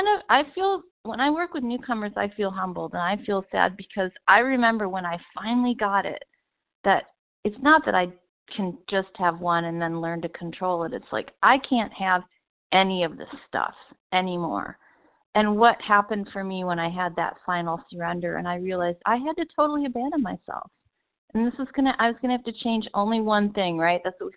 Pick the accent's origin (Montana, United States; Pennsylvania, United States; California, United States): California, United States; San Diego; Sorry about that. In San Diego.